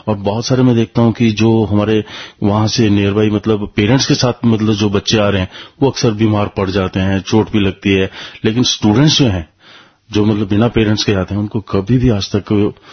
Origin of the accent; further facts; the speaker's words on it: Himachal Pradesh, India; मैं हिमाचल प्रदेश से, जिला कांगड़ा से आया